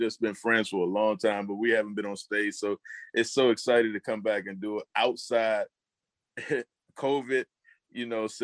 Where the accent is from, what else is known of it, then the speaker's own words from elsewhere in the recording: Washington, District of Columbia, United States; I grew up on Minnesota Avenue, Lindale Place. If you're familiar with DC, Lindale Place crosses Minnesota Avenue. So I grew up in Minnesota Avenue, Ward 7. And I just been a DC kid all my life.